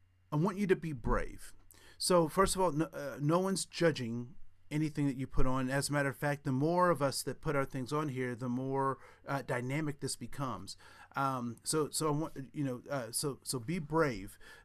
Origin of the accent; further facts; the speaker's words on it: Ohio, United States; I grew up in Ohio, and there wasn't a whole lot of conversations.